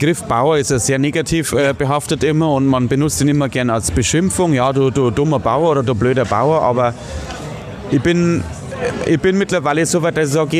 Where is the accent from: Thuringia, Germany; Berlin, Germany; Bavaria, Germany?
Bavaria, Germany; Hutthurm; Genau, also das ist eine kleine Ortschaft, die heißt Hutturm, so 6000 Einwohner, hatte aber in meinem Geburtsjahr noch Krankenhaus mit Entbindungsstation. Also ich bin wirklich ein originales Hutturmer Kindl, wie man in München sagen würde.